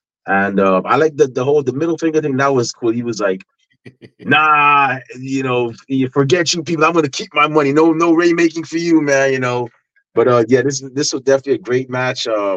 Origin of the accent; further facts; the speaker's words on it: Guyana; accent: Guyanese; I got into my Guyanese accent, and you know, I was just so happy seeing, you know, a fellow Guyanese win a title.